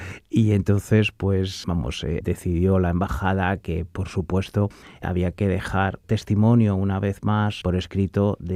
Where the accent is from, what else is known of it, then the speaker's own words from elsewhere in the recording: Cádiz, Andalusia, Spain; yo soy andaluz de origen, soy de Cádiz